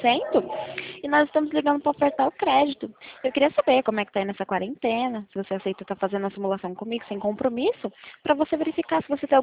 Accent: Pirassununga, São Paulo, Brazil; Eu sou de Pirassununga, São Paulo também.

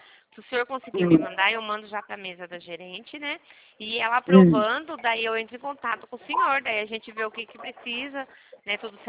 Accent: Campinas, São Paulo, Brazil; eu sou de Campinas.

